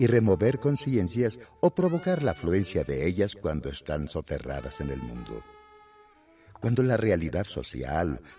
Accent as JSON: {"language": "Spanish", "country": "Mexico", "said": "soy el único mexicano y uno de los pocos en el mundo"}